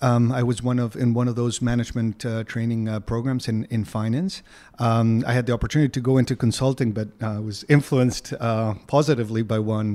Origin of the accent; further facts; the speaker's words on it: Uruguay; So I was born and raised in Uruguay. My mom is from the tiniest town in the interior of Uruguay. My father was a Hungarian immigrant.